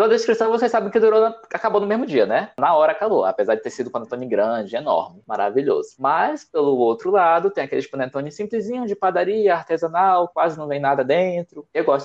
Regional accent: Amazon, Brazil; moved away; Eu estou longe da minha terra desde 2016. O que eu tenho saudade de lá são de algumas comidas bem pontuais, né? Porque as comidas da Amazônia são exóticas, diferentosas.

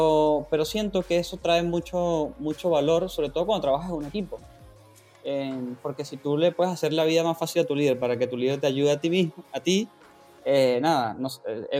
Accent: Venezuela; now in Argentina; Recuerden que yo soy venezolano, vivo en Argentina.

